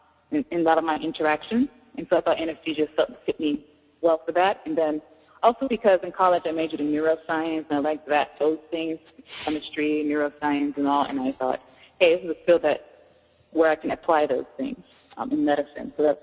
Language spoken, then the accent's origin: English; Maryland, United States; also born or lived in Louisiana; I was born in Louisiana, grew up in Maryland. My parents are Nigerian, so they came here to study, to go to school and stuff, and I was born in the process